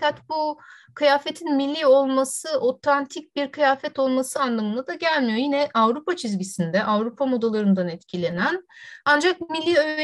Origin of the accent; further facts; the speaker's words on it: Istanbul, Turkey; Çünkü ben doğma büyüme İstanbulluyum.